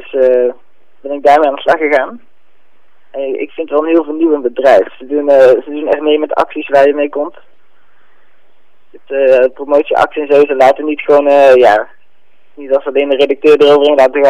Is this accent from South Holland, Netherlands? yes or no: no; Breda, North Brabant, Netherlands; Ik kom uit Breda.